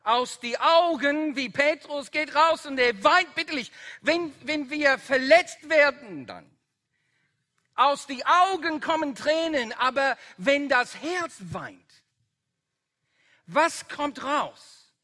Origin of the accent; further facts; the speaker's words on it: Netherlands; accent: Dutch; German is a second language; weiter ist mein holländischer Akzent